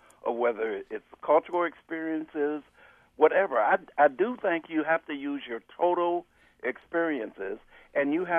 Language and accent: English; Detroit, Michigan, United States; I grew up in Detroit and worked in the auto plants there